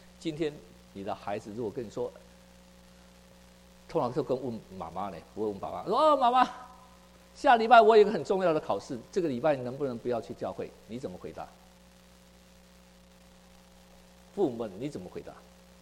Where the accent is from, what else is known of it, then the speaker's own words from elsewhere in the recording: Taiwan; 我们是台湾人，本省人的